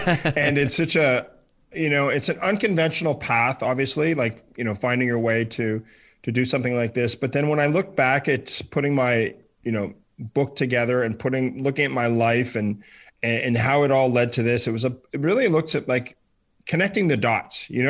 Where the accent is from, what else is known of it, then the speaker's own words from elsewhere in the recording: Ottawa, Ontario, Canada; Well, I grew up in Ottawa. We grew up in a very social town, government town.